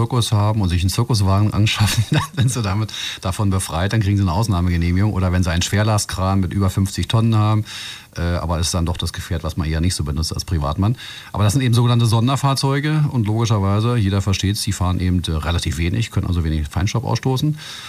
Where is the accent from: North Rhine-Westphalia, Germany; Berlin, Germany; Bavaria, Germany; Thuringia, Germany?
Berlin, Germany; Ja, als Berliner haben wir es da relativ einfach